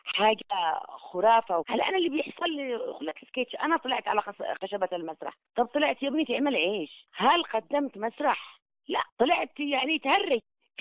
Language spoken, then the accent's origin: Arabic; Taiz Governorate, Yemen; accent: Taizi; بالرغم أنني على مدار السنة يعني ما أتكلم صنعاني خالص، حتى مع الصديقات اللي من صنعاء ما أني عادة أفتخر بلهجتي التعزية للأمانة. حتى وأنا خارج اليمن لا يمكن أروح مثلا مصر ولا أي دولة عربية وأتكلم بنفس لهجتهم خالص، أفتخر بلهجتي